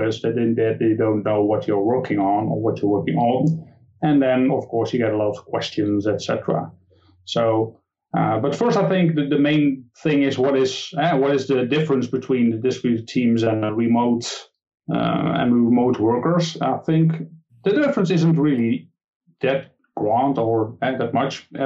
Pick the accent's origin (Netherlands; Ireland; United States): Netherlands; Like I said, I'm from the Netherlands, so my name is really Dutch.